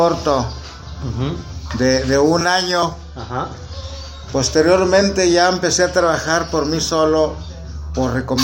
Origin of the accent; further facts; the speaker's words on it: León, Guanajuato, Mexico; Soy nativo de León, Guanajuato.